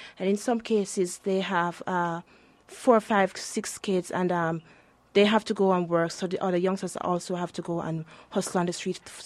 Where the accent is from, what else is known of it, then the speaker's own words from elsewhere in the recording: Saint Catherine, Jamaica; St. Catherine is actually closer to Kingston, which is in the capital. It's actually in the middle of Jamaica, really. That's where I'm from.